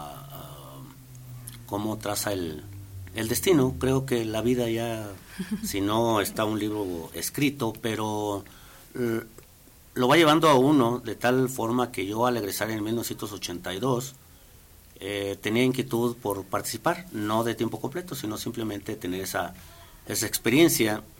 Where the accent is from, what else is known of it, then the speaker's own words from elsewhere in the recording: Aguascalientes, Mexico; Soy de aquí de Aguascalientes, toda mi vida he radicado y seguramente aquí será mi última morada.